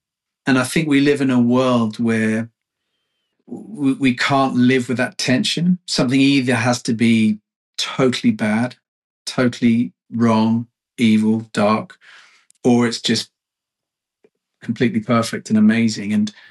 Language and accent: English; Watford, East of England, United Kingdom; we come from Watford, it's a little bit more, well, let's just say, you know, less highbrow.